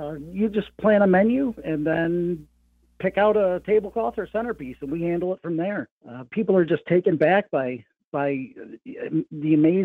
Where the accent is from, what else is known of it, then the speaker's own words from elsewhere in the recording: Baldwinsville, New York, United States; so I'm a local guy right here in Central New York, born and raised in Baldwinsville.